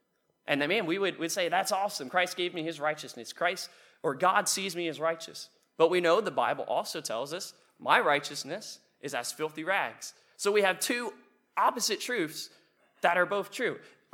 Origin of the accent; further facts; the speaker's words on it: Maryland, United States; No, I'm from the eastern shore of Maryland. We're rural. We're redneck. We would be hillbillies, except we don't have any hills. It's flat. So we call ourselves shorebillies.